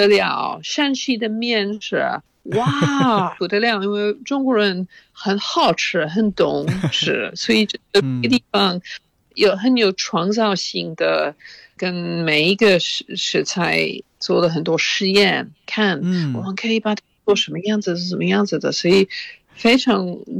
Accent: Oxford, South East England, United Kingdom; Chinese is a second language; 我在牛津长大的时候，我父母非常开放。我母亲在牛津教外国留学生英语，所以我们经常有外国留学生住在我们家。

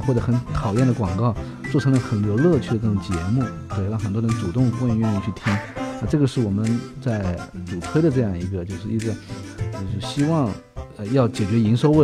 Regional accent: Fujian, China; 我是个福建人，反正我发这个发的不标准

